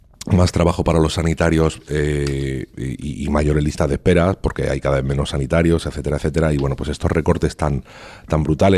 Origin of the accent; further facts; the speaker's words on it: Madrid, Community of Madrid, Spain; Claro, yo soy madrileño